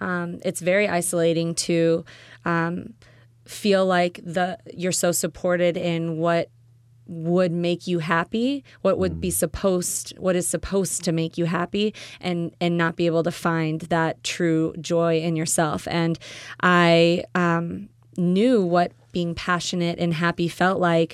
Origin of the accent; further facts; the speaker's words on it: Midwest, United States; Yeah, I mean, I grew up in the Midwest. I went to school at Rice University in Texas